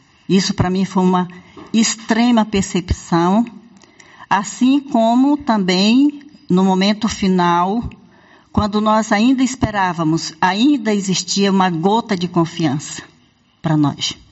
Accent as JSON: {"language": "Portuguese", "country": "Brazil", "said": "nós, que somos brasileiros, não sabemos até onde nós vamos chegar."}